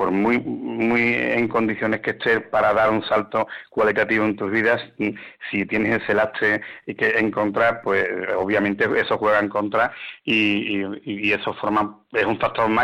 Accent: Spain; nuestra calidad de vida como españoles ha mejorado pues más que en ninguna otra época de la historia

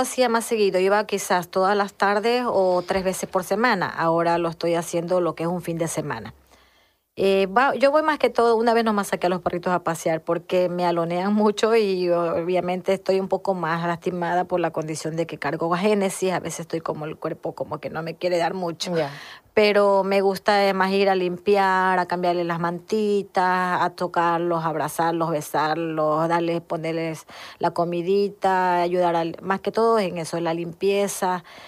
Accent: Ecuador; now in Spain; soy de Ecuador. Tengo 16 meses aquí en España. Vine con mis dos hijas. Tengo 7 meses que ingresé en una residencia anterior por la Torre del Oro, la Arenal, y ahora tengo 5 meses en Guillena.

